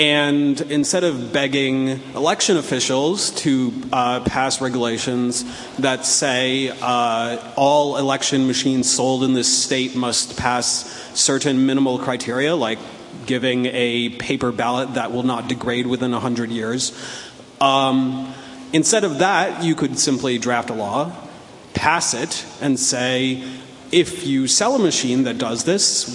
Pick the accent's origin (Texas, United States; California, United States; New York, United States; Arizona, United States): California, United States; I'm actually here from California, so another American hacker